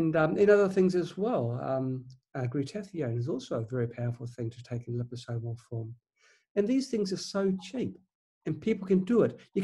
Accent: New Zealand; now in China; I'm based in China, though I'm from New Zealand originally.

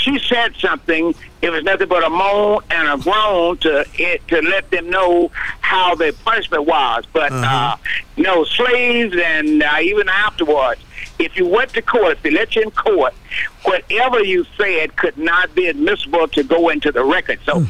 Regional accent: Dodgeville, Mississippi, United States; there's a hanging in my hometown down in Dodgeville, Mississippi, many, many years ago.

